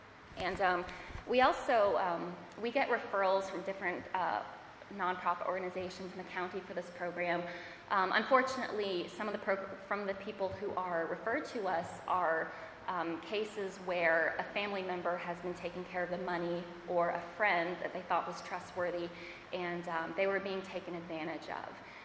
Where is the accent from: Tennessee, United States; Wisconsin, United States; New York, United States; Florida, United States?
Florida, United States; I'm from Florida, so I absolutely hate the cold.